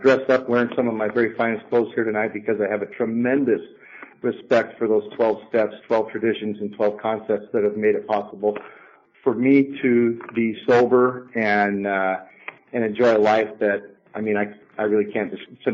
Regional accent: San Jose, California, United States; born there; I was born on October 14th in 1952 in San Jose, California.

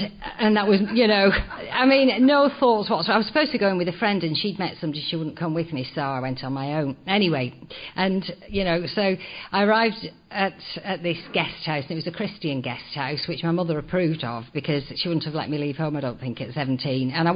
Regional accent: England, United Kingdom; born there; anyway, I was born in England.

